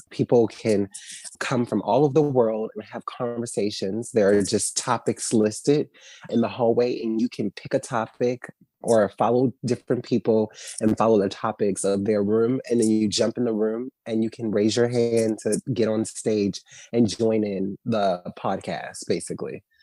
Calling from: New York, United States; I'm calling from New York.

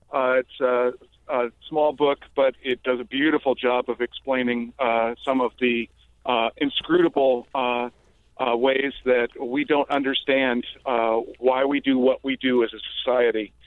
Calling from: Los Altos, California, United States; I'm just calling from Los Altos

